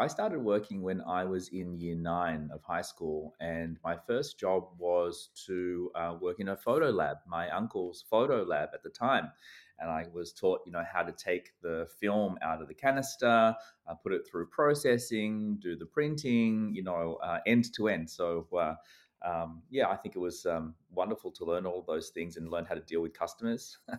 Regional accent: Sydney, New South Wales, Australia; And I grew up in Sydney, but have lived in a number of places around the world since, working in tech. Right now, I'm living in Sydney.

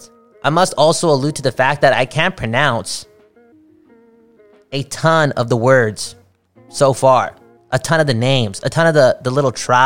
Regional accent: Canada; And this is something that, as a Canadian, yeah, it's time to wake up.

